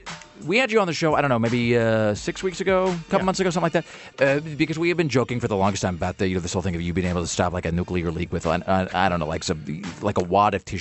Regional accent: Kennewick, Washington, United States; I grew up in Kennewick, which is right in the shadow of the Hanford nuclear facility

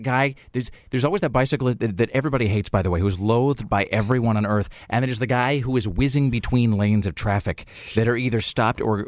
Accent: Kennewick, Washington, United States; also born or lived in San Diego; now in Portland, United States; we were trying to get from here to my hometown, which is a place called Kennewick, which is not like that far from here. And by the way, where I spent 18 years

